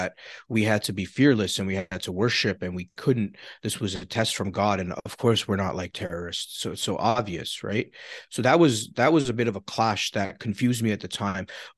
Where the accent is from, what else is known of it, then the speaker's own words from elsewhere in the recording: Scarborough, Ontario, Canada; I think the community I grew up in Scarborough was genuinely multicultural.